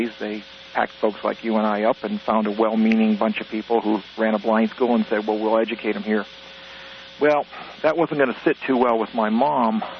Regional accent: Waterbury, Connecticut, United States; born there; I was born in Waterbury, Connecticut, which was an industrial town, and I was born legally blind.

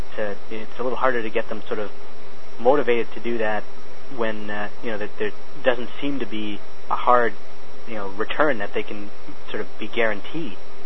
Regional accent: Canada; I've got actually more readers outside of Canada than I do here in my home country.

